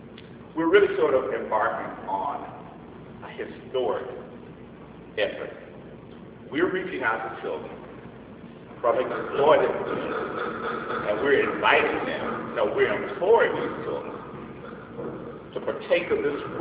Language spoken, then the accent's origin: English; Los Angeles, California, United States; I came from Watts, which if you were like 20 years ago, you know where Watts was. We the ones that burned up the whole place. 103rd Street, Charcoal Alley, burn, baby burn